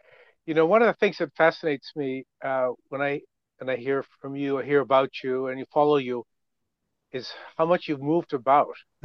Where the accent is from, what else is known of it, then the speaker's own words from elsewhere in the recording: Cambridge, Massachusetts, United States; moved away as an adult; And my father was on the faculty of MIT, the big technical university there. So I grew up in Cambridge, in fact, just across the river from Boston. And in my early 20s, I met a Dutch woman, and we moved here together